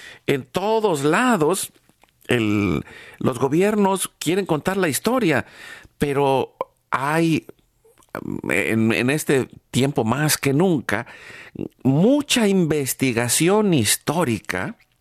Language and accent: Spanish; Mexico; moved away as an adult; En México, nosotros vivimos, nacimos en México, vivimos allá muchos años